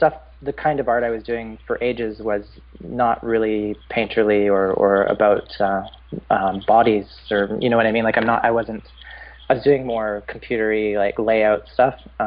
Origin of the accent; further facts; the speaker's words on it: the Prairies, Canada; I grew up in the Bible Belt of Canada, like in the prairies.